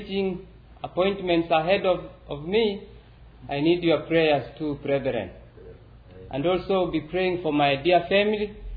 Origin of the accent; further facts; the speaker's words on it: Kenya; first language Kisii; English is a second language; Back home, I normally preach in my native language, which is Kisi. And sometimes when we have folks from a different ethnic tribe, I preach in Swahili.